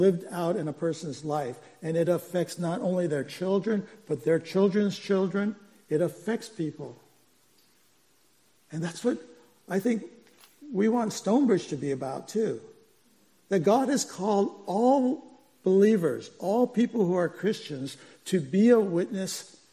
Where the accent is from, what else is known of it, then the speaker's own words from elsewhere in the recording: Okinawa, Japan; I grew up in Okinawa, Japan. And my father was a civilian working for the U.S. Air Force